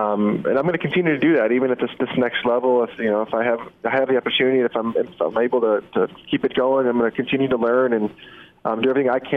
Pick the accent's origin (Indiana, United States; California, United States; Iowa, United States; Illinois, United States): Illinois, United States; You know, growing up in the Chicago area, I knew Coach Fitzgerald really well